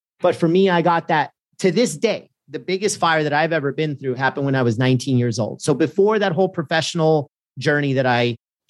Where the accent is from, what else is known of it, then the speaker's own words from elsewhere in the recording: California, United States; Even though I'm from SoCal, I went up to the Bay Area